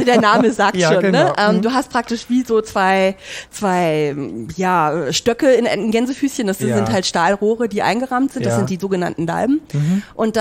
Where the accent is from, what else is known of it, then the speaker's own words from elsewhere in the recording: Berlin, Germany; now in Hamburg, Germany; Also ich bin gebürtige Berlinerin, hört man vielleicht nicht mehr ganz so raus, ich hoffe es zumindest. Und bin dort halt eben geboren, aufgewachsen, habe dort auch mein Studium gemacht an der FH. Bin dann aber nach Hamburg gekommen.